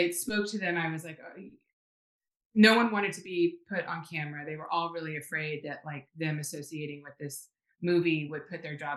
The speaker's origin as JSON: {"language": "English", "town": "Houston", "region": "Texas", "country": "United States", "said": "I'm from Houston. Let's get into the oil story."}